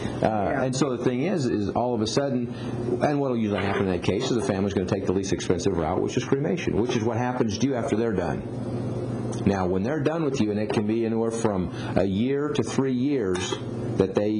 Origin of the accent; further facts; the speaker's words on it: Hayes, United States; And, of course, I was raised in the funeral business. I'm from Hayes. I grew up in a funeral home.